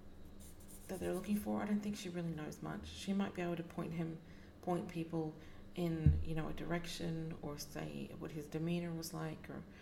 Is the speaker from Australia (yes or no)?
yes; Australia; I'm not surprised, being Australian, but still.